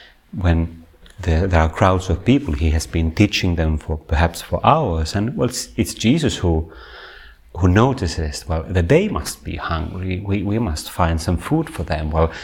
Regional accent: Finland; I come from Finland, where we have national conscription to most men

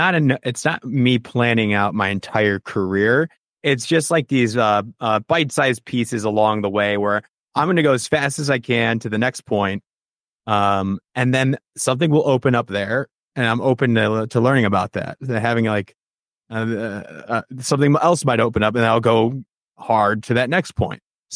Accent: Chicago, Illinois, United States; Did you see, I'm from Chicago.

